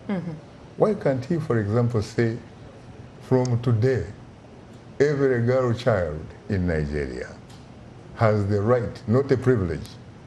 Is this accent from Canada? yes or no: no; Uganda; I come from Uganda in East Africa.